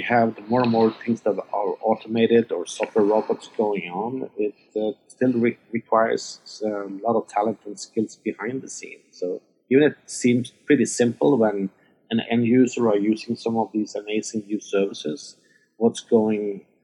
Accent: Norway; English is a second language; moved away as an adult; now in San Francisco, United States; I'm born and raised in Norway

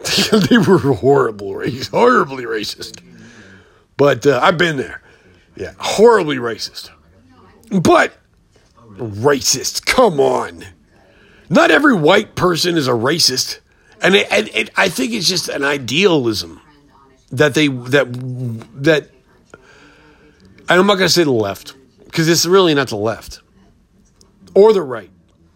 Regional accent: Germany; I'm from Germany. I'm a Jew from Germany.

